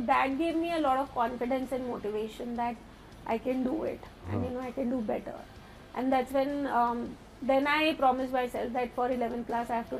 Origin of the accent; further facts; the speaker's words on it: Delhi, India; Born and brought up in Delhi. My family is all based out of Delhi. I did my schooling in Delhi and after that I did my graduation from Delhi University Gargi College.